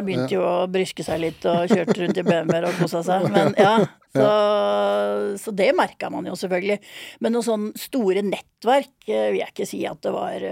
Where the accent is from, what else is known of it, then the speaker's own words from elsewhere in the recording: Drøbak, Akershus, Norway; also born or lived in Miami, United States; så jeg har jo hatt halve barndommen min i Drøbak, og halvparten i Miami på en måte, da, hos pappa og hans nye familie.